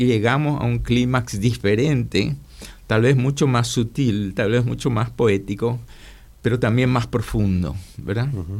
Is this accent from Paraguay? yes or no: yes; Paraguay; Yo, como paraguayo, estaba más cercano, ¿verdad?, de las transformaciones que había se habían producido en Paraguay de los últimos 40 años